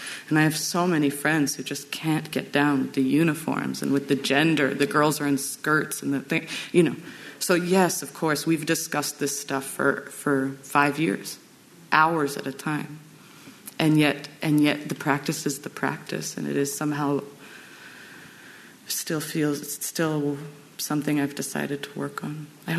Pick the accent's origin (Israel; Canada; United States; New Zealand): Canada; for me as an outsider, right, as a Canadian